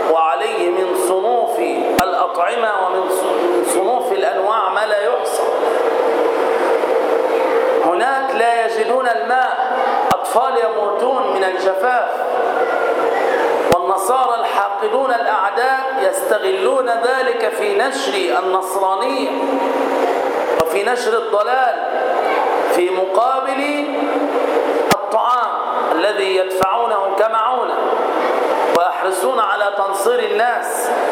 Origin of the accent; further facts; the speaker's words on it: Damietta, Damietta Governorate, Egypt; والحمد لله أننا رأينا تلك الصور المشرفة في بلدتنا المباركة في دمياط